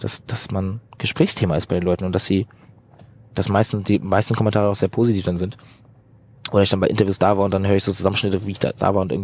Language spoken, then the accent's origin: German; Eutin, Schleswig-Holstein, Germany; also born or lived in Bad Oldesloe; ich komme aus Eutin, aus dem Norden, bin in Bad Oldesloe geboren, aber dadurch, dass Eutin natürlich so meine Heimatstadt ist